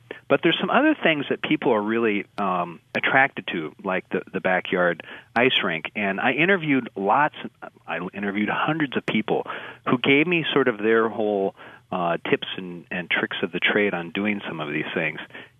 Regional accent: Deer River, Minnesota, United States; When I first moved back to Minnesota, I grew up in Deer River, just down the road from you there.

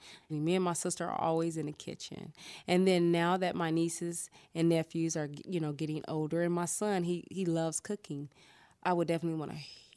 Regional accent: California, United States; now in Arizona, United States; And I come from California, so it was a lot cheaper living out here.

